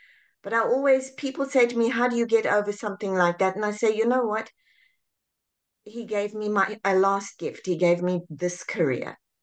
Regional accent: South Africa; now in United States; I was born and raised in South Africa, moved over to the US

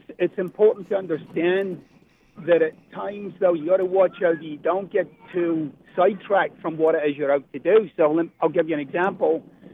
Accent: Scotland, United Kingdom; now in United States; I'm originally from Scotland.

